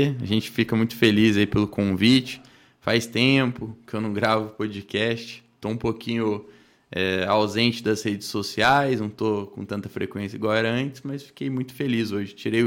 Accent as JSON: {"language": "Portuguese", "country": "Brazil", "accent": "mineiro", "said": "Pode ver que o meu sotaque é bem mineiro, né? Eu não sou um mineiro, mas sempre na infância ali, como eu diviso, a gente teve muito contato com os mineiros, né? Então pegou o sotaque."}